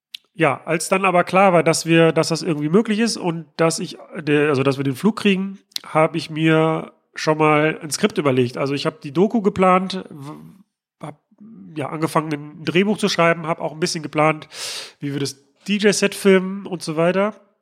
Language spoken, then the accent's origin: German; Mülheim an der Ruhr, North Rhine-Westphalia, Germany; Und dann war ich irgendwann mal joggen in meiner Heimatstadt, in Mülheim an der Ruhr